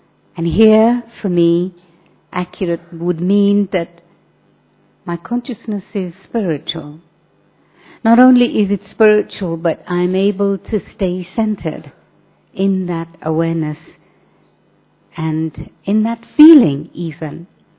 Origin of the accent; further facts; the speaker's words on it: India; now in United Kingdom; And while I'm originally from India, I've been living in the United Kingdom for the last 45 years.